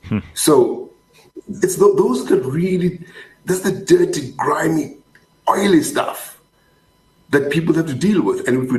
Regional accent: South Africa; If I'm saying I am South African, who is South African?

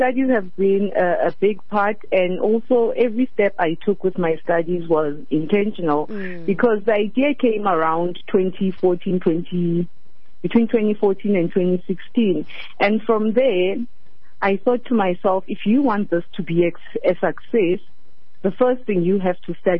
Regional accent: Free State, South Africa; born there; I was born in the Free State, and I've lived in almost all the provinces so far.

